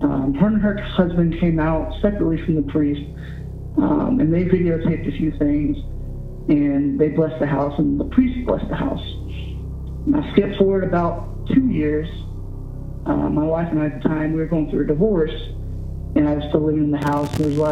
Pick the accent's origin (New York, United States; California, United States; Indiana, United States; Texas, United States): Indiana, United States; Fort Wayne; I'm from Fort Wayne, Indiana.